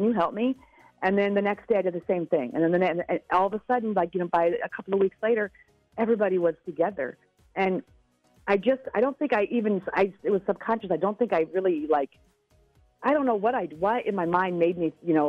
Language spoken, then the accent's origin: English; Seattle, Washington, United States; also born or lived in Chicago; When I grew up in Seattle, I grew up in a predominantly, you know, black and brown school. When I moved from Seattle to Chicago, you know, where we were at was predominantly white.